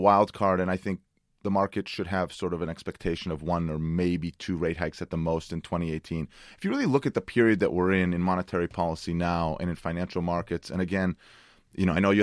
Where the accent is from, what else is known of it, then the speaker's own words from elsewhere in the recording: United States; maybe we should start with what's going on in my home country, the United States